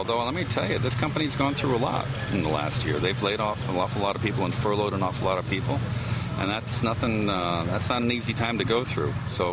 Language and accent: English; United States; I'm an American citizen, but I've run my spent my whole banking career and investing career out in Asia.